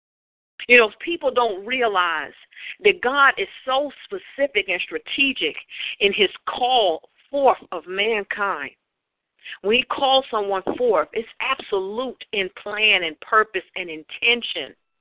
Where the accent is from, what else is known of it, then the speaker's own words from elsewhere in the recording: New Jersey, United States; When I was younger, I lived in New Jersey. I grew up in New Jersey.